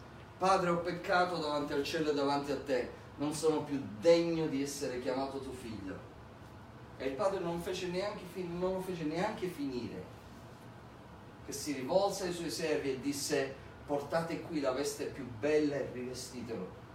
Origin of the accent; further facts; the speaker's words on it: Sicily, Italy; Noi veniamo dalla Sicilia